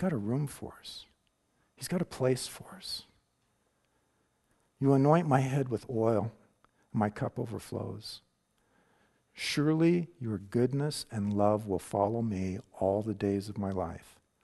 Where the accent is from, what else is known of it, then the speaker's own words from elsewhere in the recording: California, United States; I grew up in Northern California at the southern end of the Cascade Mountains